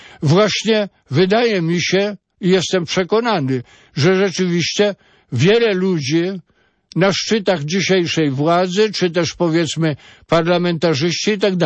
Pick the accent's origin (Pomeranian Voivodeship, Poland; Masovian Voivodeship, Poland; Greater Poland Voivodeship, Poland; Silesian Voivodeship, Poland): Masovian Voivodeship, Poland; Rosciszewo; okupacja niemiecka w Polsce i w mojej wiosce, mała wioska, i dziesiątki ludzi zginęło.